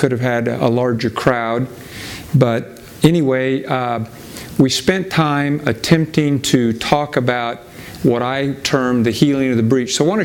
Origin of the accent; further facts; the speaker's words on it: California, United States; I grew up in California, where you find the giant redwood trees